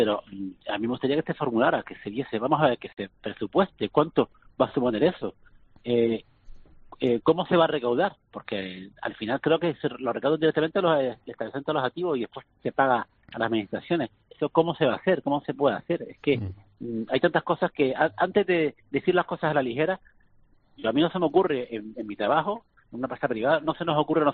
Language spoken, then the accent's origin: Spanish; Canary Islands, Spain